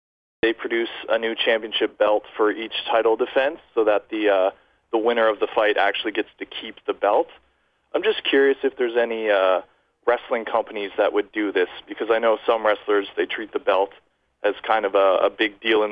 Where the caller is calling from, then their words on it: Canada; calling from Canada.